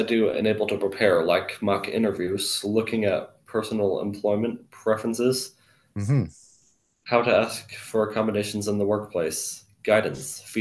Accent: Texas, United States; I'm originally from Texas, and there were no programs like MICC near there.

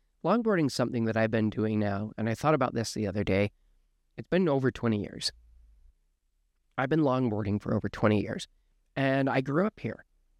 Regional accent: Utah, United States; You know, growing up in Utah, one of the very popular things for parents to do is get your kids into like dancing, art, music.

